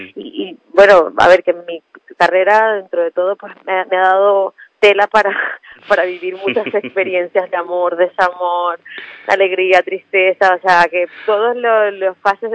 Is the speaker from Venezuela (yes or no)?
yes; Andes, Venezuela; yo soy de los Andes, en Venezuela, y pues bueno, cuando hace frío y tal, una zona donde hacía más fresquito